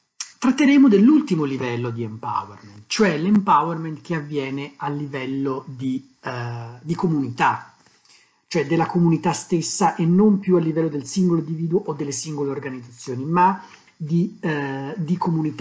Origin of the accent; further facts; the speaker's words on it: Tuscany, Italy; io ho vissuto molti anni a Firenze, io sono toscano